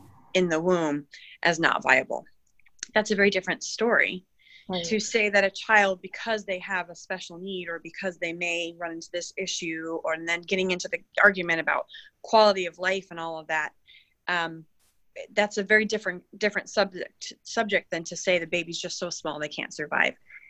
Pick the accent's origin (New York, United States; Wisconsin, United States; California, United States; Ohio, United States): New York, United States; being a New Yorker, I had went through a range of emotions